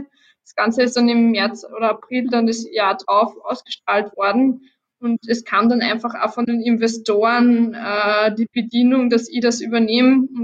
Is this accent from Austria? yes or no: yes; Lower Austria, Austria; als gebürtige Waldviertlerin, also ich habe zwar Kärntner Wurzel im Raum Radenthein von meinem Opa